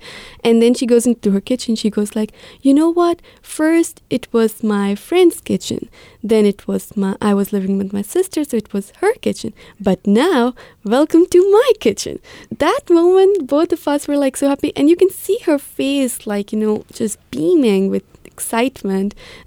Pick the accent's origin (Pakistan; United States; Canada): Pakistan; Karachi, Sindh; it's much, much better than what I've seen in Pakistan. I grew up in Karachi, and I've never seen people, you know, coming together.